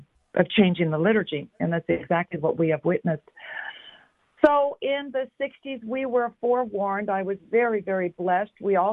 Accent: Compton, California, United States; born there; I was born in Compton, and my parents were brand new converts.

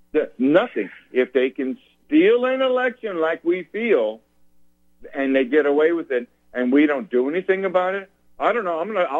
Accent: California, United States; I'm from California.

